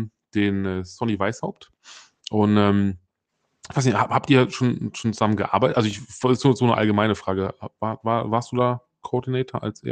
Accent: Solingen, North Rhine-Westphalia, Germany; hier bei mir in meiner Heimat, die Solingen Paladins

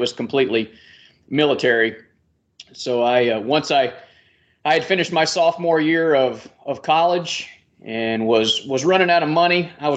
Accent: Malvern, Arkansas, United States; And then we also had my hometown of Malvern, Arkansas is known as the brick capital of the world.

